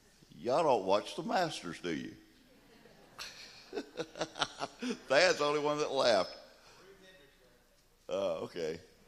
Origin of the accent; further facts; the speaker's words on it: Mississippi, United States; The church I grew up in Mississippi was attended by very many, many military people.